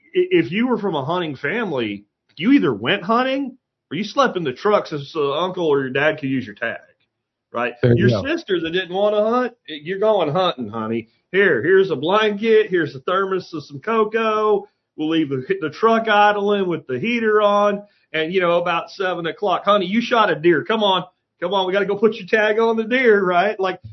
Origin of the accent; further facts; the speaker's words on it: Pennsylvania, United States; I grew up in rural Pennsylvania too.